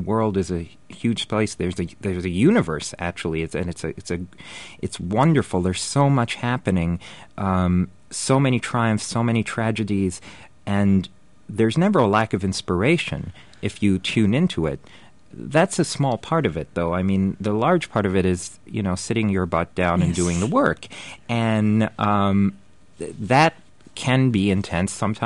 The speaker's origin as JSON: {"language": "English", "region": "London", "country": "United Kingdom", "tie": "born or raised there", "also_born_or_lived": "New York / Paris", "lives_now": "United States", "said": "Well, my earliest memories actually were growing up in London, where I spent 10 years of my life. And between New York, London, Paris, various parts of the Middle East"}